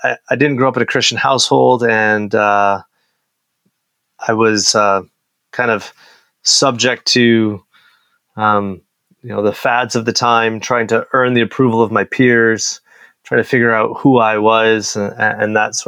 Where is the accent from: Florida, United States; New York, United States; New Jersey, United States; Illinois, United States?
New York, United States; Rochester; now in Canada; So I grew up actually in Rochester, New York. So it was an American system.